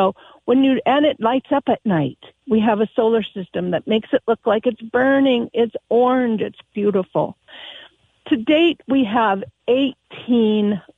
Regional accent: Lincoln, Montana, United States; And I grew up in Lincoln. So, of course, logging was a big part of the economy for many, many years.

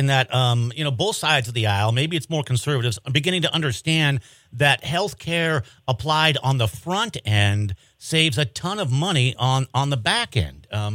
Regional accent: Montana, United States; Montana is changing. And that's hard, I think, for like, you grew up here, I grew up here.

